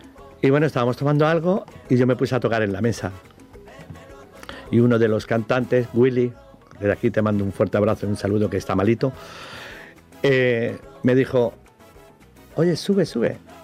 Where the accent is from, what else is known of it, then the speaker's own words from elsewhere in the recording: Barcelona, Catalonia, Spain; now in Tossa de Mar, Spain; No, yo soy de Barcelona.